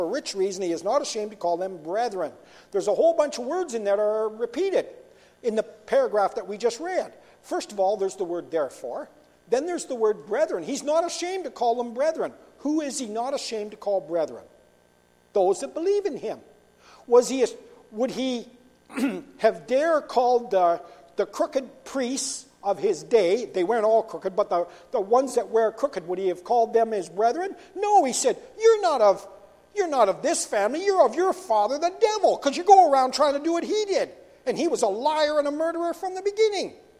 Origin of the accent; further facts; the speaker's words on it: Ontario, Canada; where I grew up in Ontario, the old farmers, they'd collect all the stones out of the field